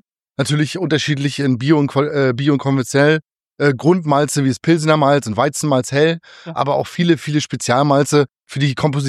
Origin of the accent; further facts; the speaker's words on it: East Germany, Germany; ich bin ja in der ehemaligen DDR groß geworden.